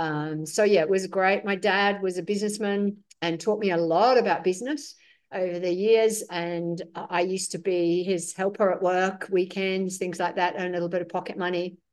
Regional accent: England, United Kingdom; moved away as an adult; also born or lived in New Zealand; now in Australia; My backstory is I come from England. At the tender age of 18, I decided to move right across the other side of the world because I'd met my husband Neil, who was from New Zealand, and I moved to New Zealand, and then a few years later we moved to Australia.

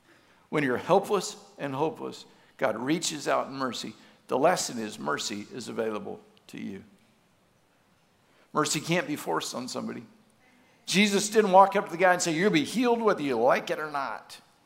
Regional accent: the South, United States; I may have been in North Dakota, but I was from the South.

